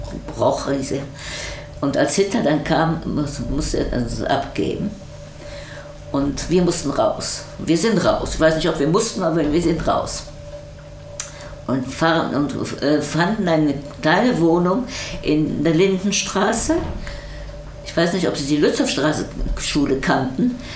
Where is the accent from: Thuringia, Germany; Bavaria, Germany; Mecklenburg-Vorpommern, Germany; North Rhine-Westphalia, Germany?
North Rhine-Westphalia, Germany; Cologne; born there; Ich kam aus einem Ostjudenhaus in Deutschland. Ich bin zwar in Köln geboren, Köln-Klettenberg